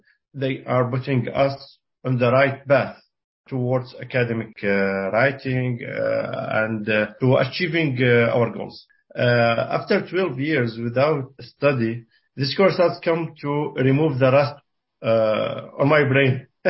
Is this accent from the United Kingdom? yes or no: no; Syria; moved away; I'm from Syria. I came here about two years ago.